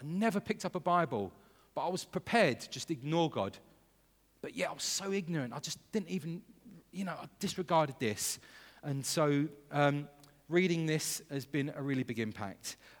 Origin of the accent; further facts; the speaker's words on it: London, United Kingdom; Growing up in London, I grew up in a very multicultural area, and I was mindful of, actually, there's many faith systems.